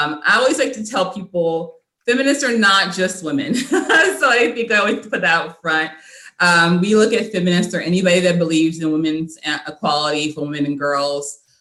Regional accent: Arizona, United States; I came from Arizona, but I'm in D.C.

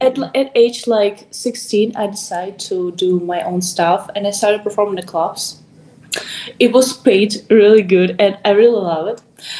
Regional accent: Russia; English is a second language; also born or lived in Arizona; now in New York, United States; I'm from Russia. So I live here. I used to live in Arizona and I moved to New York.

